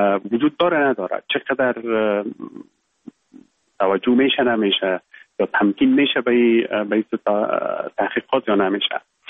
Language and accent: Persian; Khost wa Fereng, Baghlan, Afghanistan; born there; moved away as an adult; also born or lived in Kabul / England; ما در ولایت بغلان متولد شدیم، یکی از ولسوالیهایش خوست و فرنگ نام داره. صنف 7 مکتب یا صنف 8 مکتب و بعد لیسه استقلال کابل در خواندیم. زمینه تحصیل مساعد شد که بعد از صنف 12 بیایم به انگلستان،